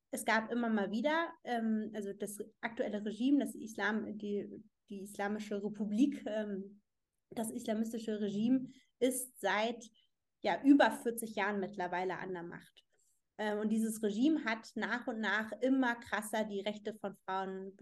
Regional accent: Siek, Schleswig-Holstein, Germany; now in Kiel, Germany; Ich bin ursprünglich aus Sieg im Kreis Stormann, wohne mittlerweile in Kiel

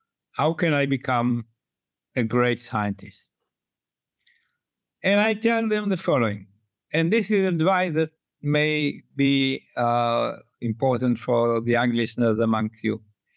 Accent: Haifa, Haifa District, Israel; Then the mayor of Haifa, in my hometown, calls me from his car.

